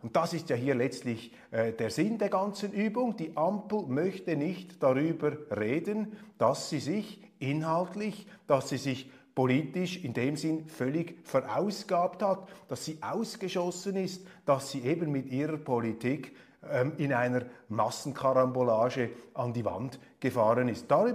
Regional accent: Switzerland; Als Schweizer steht mir das ohnehin nicht zu, aber ich finde das doch bemerkenswert.

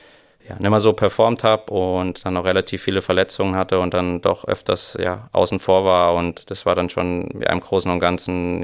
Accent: Rhineland-Palatinate, Germany; auch als Pfälzer kommt man ja gar nicht drum herum, immer mal wieder ein Spiel zu schauen.

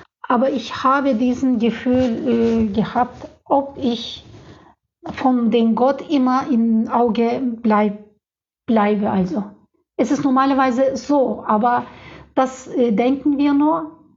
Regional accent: Turkey; German is a second language; moved away as an adult; now in Leipzig, Germany; Ich komme aus der Türkei und dort gibt es jetzt aktuell einen politischen Problem. Und ich bin deswegen von politischen Gründen hierher gekommen.

